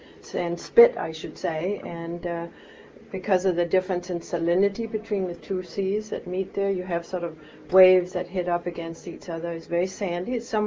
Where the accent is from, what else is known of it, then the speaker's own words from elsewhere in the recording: Skagen, North Denmark Region, Denmark; I grew up in Denmark's most northern town. It's called Skagen